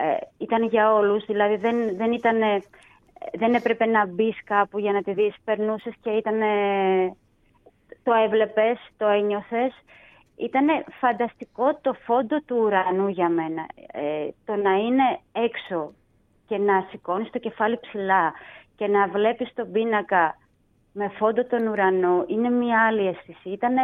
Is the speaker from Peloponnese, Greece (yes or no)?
yes; Nafplio, Peloponnese, Greece; Εννοείται θα πάει στην πόλη μου, στον Ναύπλιο